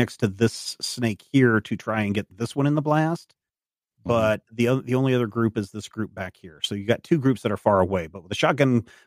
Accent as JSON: {"language": "English", "region": "Kentucky", "country": "United States", "said": "Oh, come on. I'm from Kentucky. Who from Kentucky doesn't know how to shoot no gun?"}